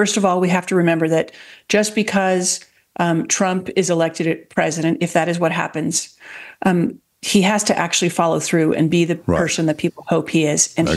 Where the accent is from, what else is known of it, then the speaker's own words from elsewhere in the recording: United States; look, I'm American. I'm actually a British citizen as well, but I've lived back home in the U.S. for the last 15 years, 17 years.